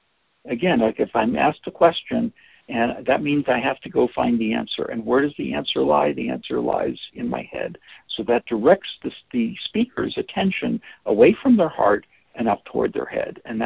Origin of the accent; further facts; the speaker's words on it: Monterey, California, United States; I'm from Monterey.